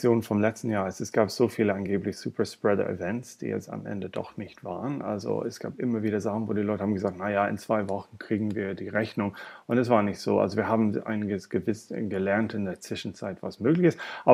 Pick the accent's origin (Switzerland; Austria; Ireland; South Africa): Ireland; German is a second language; now in Berlin, Germany; Ich komme aus Irland, meine Familie und Freunde dort, sie berichten von Lockdown, was es wirklich heißt.